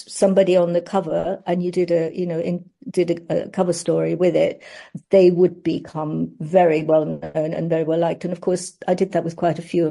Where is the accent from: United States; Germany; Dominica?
Germany; English is a second language; now in London, United Kingdom; Well, when you live in London or when you live in England, and I'm from Germany originally, yes.